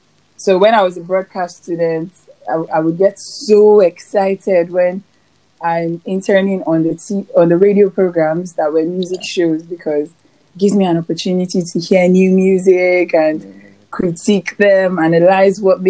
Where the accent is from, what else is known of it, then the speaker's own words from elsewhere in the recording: Lagos, Nigeria; but I was born and brought up in Lagos.